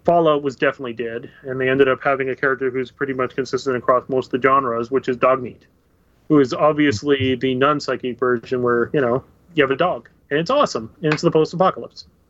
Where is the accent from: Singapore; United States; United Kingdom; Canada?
Canada; I'm Canadian